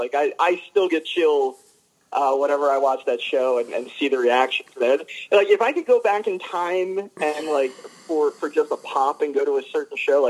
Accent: Philadelphia, Pennsylvania, United States; And I grew up in Philadelphia, so WWF was the ruler of the Northeast.

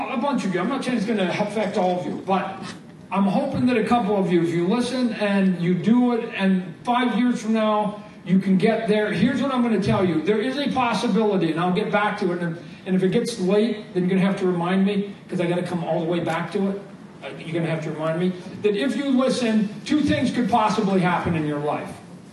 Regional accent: Canada; I'm Canadian, I'm in Calgary

